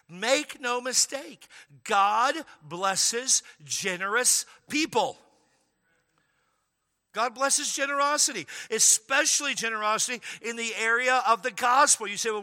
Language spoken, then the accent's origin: English; Washington, United States; Good thing I grew up in Washington State.